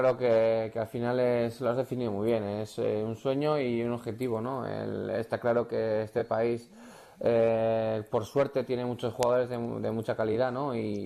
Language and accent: Spanish; Irurzun, Navarre, Spain; now in Madrid, Spain; Me he criado en Irurzun, soy de Irurzun. Me he criado desde los 5 años jugando a fútbol sala en Xota.